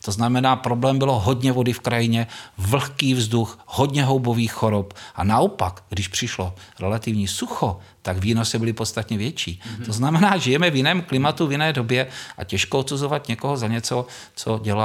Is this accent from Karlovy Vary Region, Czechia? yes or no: no; South Moravian Region, Czechia; protože pocházím z Jižní Moravy, kterou si většina posluchačů představí jako jakousi placku